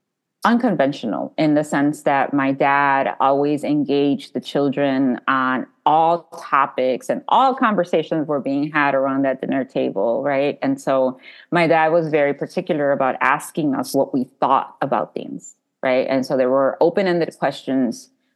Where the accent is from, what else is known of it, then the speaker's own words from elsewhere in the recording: El Paso, Texas, United States; born there; so I was born in El Paso, Texas. So I'm a fronteriza child. And I always say I also have roots at the U.S.-Mexico border.